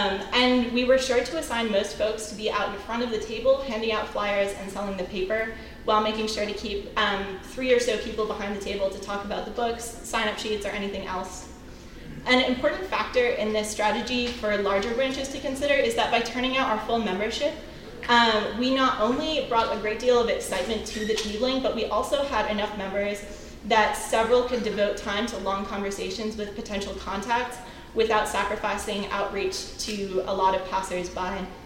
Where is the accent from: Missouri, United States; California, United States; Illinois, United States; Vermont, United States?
Vermont, United States; Burlington; Again, I'm from Burlington, Vermont, where we have, over the past 3 years, recruited enough students to be a definitively campus branch.